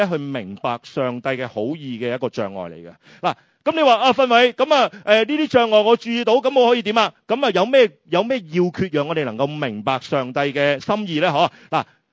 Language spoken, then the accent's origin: Cantonese; Chaozhou, Guangdong, China; 因为我系潮州人